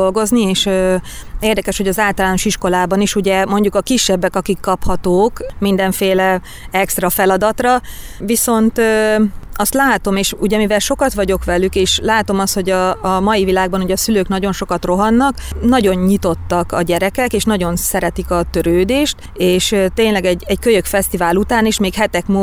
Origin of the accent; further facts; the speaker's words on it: Ibrány, Szabolcs-Szatmár-Bereg, Hungary; moved away as an adult; Ibrányból elkerültem én az egyetem után, tulajdonképpen az egyetem alatt is csak hétvégéken voltam otthon, illetve nyári szünetben.